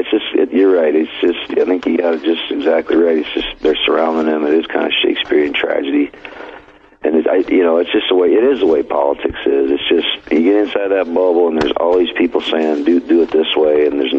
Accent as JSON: {"language": "English", "region": "South Dakota", "country": "United States", "said": "South Dakota, you know, those Republicans in South Dakota, man. I mean, that's my home state."}